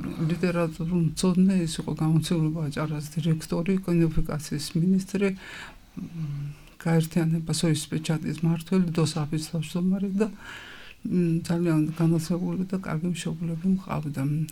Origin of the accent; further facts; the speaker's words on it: Batumi, Adjara, Georgia; მე დავიბადე ქალაქ ბათუმში, ჩემი ოჯახიც აქ ცხოვრობს. აქ დავამთავრე მესხე საშუალო სკოლა, შემდეგ ილია ჭავჭავაძის სახელობის უნივერსიტეტის უცხოენების ფაკულტეტი